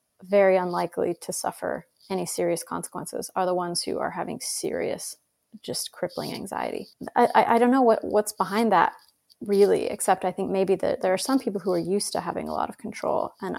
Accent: Idaho, United States; if you think about somewhere like where I grew up in Idaho.

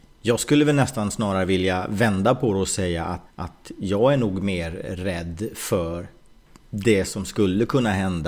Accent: Vetlanda, Jönköping County, Sweden; also born or lived in Värnamo / Umeå; jag har haft några år uppe i Umeå, men det är någonstans ändå Vetlanda. Även om jag håller på Björklöven, så är det någonstans ändå Vetlanda som jag anser vara min hemstad och där jag har vux

